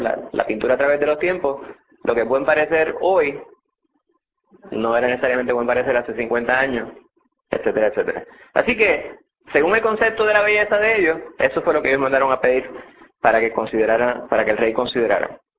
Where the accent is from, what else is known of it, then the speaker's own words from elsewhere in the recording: Puerto Rico; convertirse en hombre hecho y derecho, como decimos un puertorriqueño, temeroso de Dios